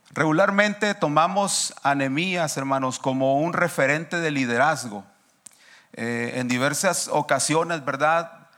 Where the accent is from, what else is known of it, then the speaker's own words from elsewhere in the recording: Mexicali, Baja California, Mexico; soy originario de Mexicali, pero ya tengo aquí 20 años en este valle